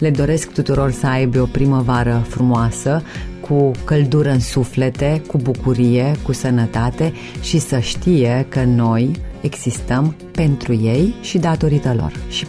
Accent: Reșița, Caraș-Severin, Romania; eu sunt bucuroasă și sunt mândră că sunt româncă, sunt bucuroasă și sunt mândră că-s de la Reșița, sunt născută în Reșița, am avut ocazia pe parcursul vieții mele să părăsesc orașul

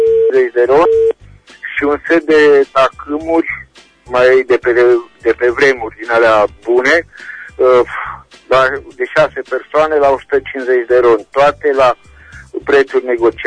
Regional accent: Reșița, Caraș-Severin, Romania; din Reșița și revin și eu.

